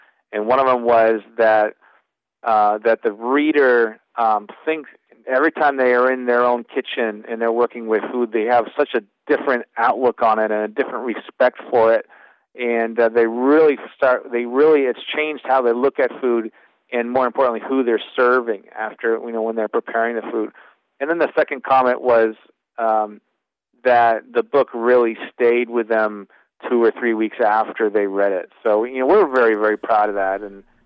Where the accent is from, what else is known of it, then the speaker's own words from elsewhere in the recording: Vermont, United States; You know, I grew up in Vermont, and my dad owned a diner in St. Johnsbury, Vermont, called Mapletown Dinette.